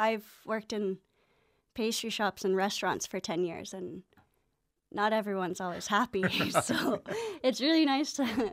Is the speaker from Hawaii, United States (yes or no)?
yes; Hawaii, United States; now in Galway, Ireland; Yeah, I'm originally from Hawaii.